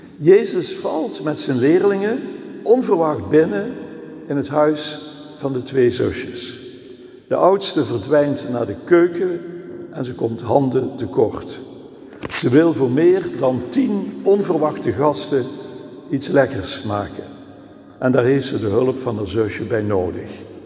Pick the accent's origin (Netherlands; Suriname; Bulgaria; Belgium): Netherlands; En zo kan het dat ik als Nederlander in 2022